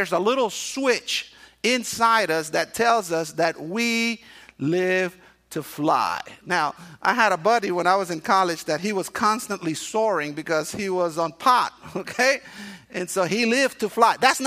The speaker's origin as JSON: {"language": "English", "country": "Cuba", "tie": "born or raised there", "said": "I remember as a kid, growing up in Cuba, in Cuba, we didn't celebrate Christmas."}